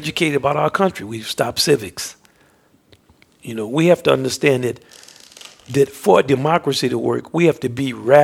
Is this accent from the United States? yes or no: yes; New Orleans, Louisiana, United States; I'm from New Orleans.